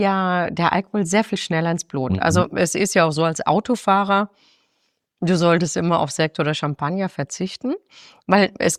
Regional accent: Baden-Württemberg, Germany; born or raised there

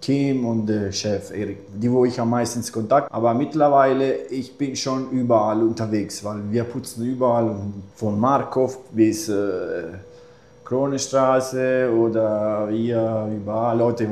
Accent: Sicily, Italy; German is a second language; now in Germany; Ich komme geboren in Italien, Norditalien, aber ich bin von Sizilien, Süditalien.

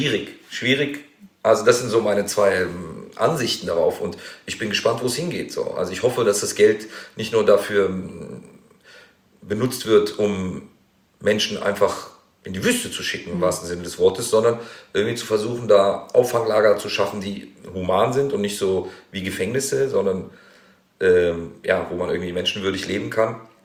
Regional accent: Germany; so als Tunesier, also Deutsch-Tunesier, aber ich bin halt Deutscher und Tunesier und beides. Und manchmal das und manchmal das. Es wechselt auch immer so.

